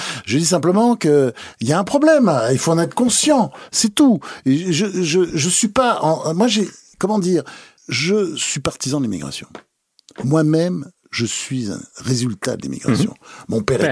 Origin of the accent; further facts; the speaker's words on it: Normandy, France; J'ai été élevé en Normandie, etc. Donc, mais je suis un résultat de l'immigration.